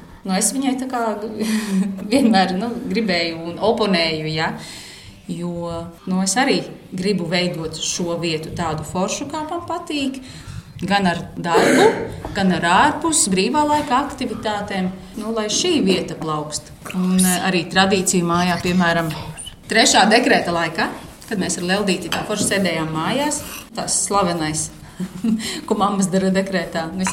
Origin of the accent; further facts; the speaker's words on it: Ilūkste, Augšdaugava Municipality, Latvia; es esmu Sēliete. Un es ļoti lepojos, ka es nāku no brīnišķīgas mazpilsētas, Ilūkstes. Jā, es sevi saucu par Ilūkstieti